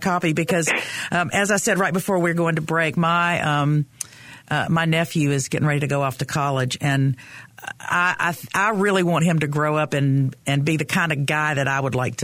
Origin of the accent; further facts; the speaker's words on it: Chapel Hill, North Carolina, United States; also born or lived in New York City, United States; I lived in New York City for a while, and even though I grew up in Chapel Hill and moved back here, men are a different breed in New York